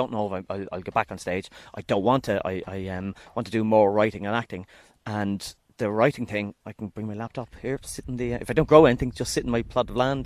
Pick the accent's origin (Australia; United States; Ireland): Ireland; Beaumont, Leinster; when I grew up in Beaumont, and my dad and mum are from the country, and we had a three-bedroom semi down there, but we grew all our veg out the back.